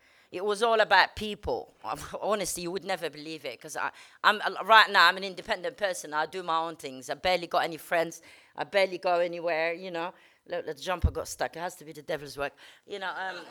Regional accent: Morocco; English is a second language; Basically, I'm Moroccan. I was born in Morocco.

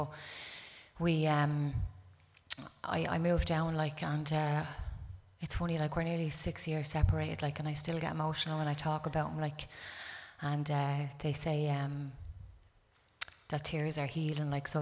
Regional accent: Dublin, Leinster, Ireland; I'm from Dublin.

